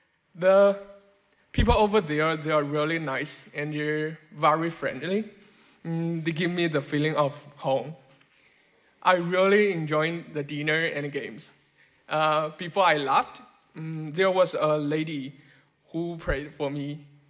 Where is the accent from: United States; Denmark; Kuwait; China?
China; English is a second language; moved away as an adult; now in Canada; I'm from China. Now I'm going to share my story to you guys. 2 years ago, I came to Canada